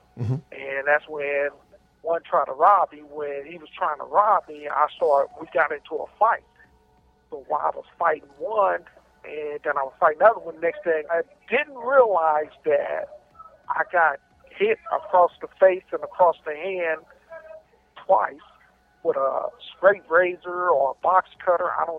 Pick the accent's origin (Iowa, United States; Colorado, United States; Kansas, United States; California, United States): California, United States; Los Angeles; So basically, you know, as I was 5 years old, I grew up in South Central L.A. Living in South Central L.A., it's like it was real rough back when I was growing up.